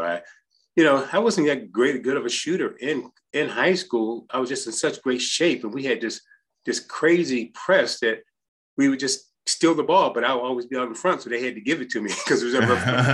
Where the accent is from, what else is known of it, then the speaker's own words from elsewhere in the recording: Beaver Falls, Pennsylvania, United States; Well, Beaver Falls, it was a lot of fun growing up in Beaver Falls.